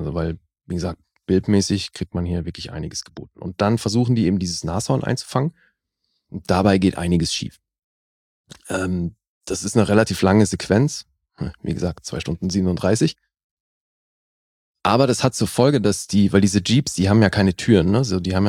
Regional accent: Berlin, Germany; born there; im Wedding geboren.

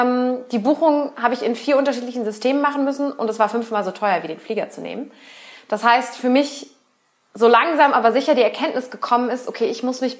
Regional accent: Berlin, Germany; now in Cologne, Germany; 32 Jahre alt, gebürtige Berlinerin, überzeugte Wahlkölnerin und Europäerin aus Leidenschaft.

